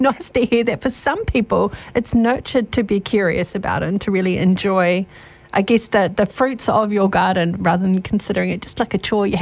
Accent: Southland, New Zealand; However, I was brought up in Southland, so a frost down there is different to a frost up here.

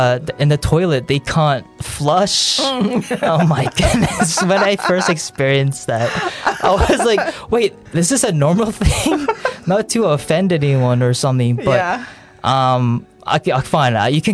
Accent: New Zealand; accent: Kiwi; My accent was very, very Kiwi. It was very similar to I think closer to a Kiwi / Maori accent.

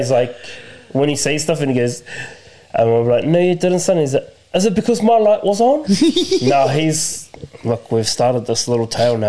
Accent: Rotorua, Bay of Plenty, New Zealand; And I'm from Rotorua.

